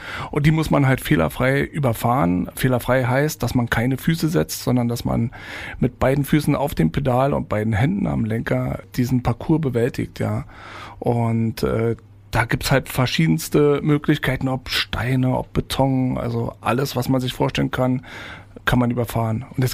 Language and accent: German; Potsdam, Brandenburg, Germany; Ich komme aus Potsdam